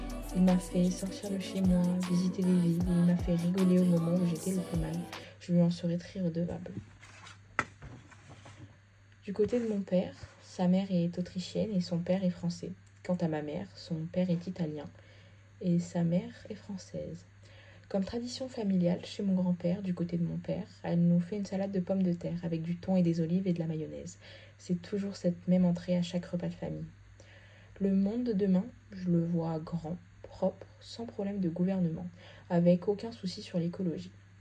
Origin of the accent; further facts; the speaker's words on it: Valence, Auvergne-Rhône-Alpes, France; Je viens de Valence. Ma maison d'enfance est une grande maison de ville rouge avec plein de baies vitrées.